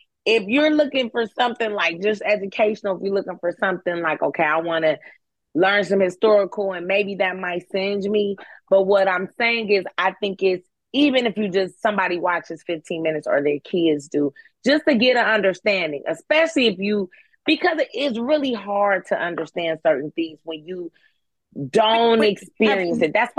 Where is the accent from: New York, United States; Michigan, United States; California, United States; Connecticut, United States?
Michigan, United States; Detroit; I'm from Detroit. I have a couple guns.